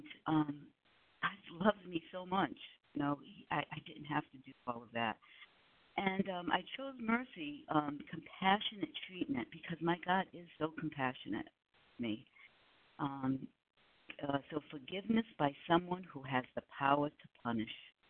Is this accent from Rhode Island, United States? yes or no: yes; Rhode Island, United States; I'm originally from Rhode Island, my home, and love my friends in Rhode Island and my family. But I came from a big family